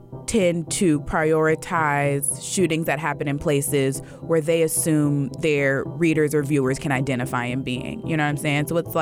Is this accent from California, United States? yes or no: yes; California, United States; And even growing up in the Bay, I just knew Arinda was for fancy people.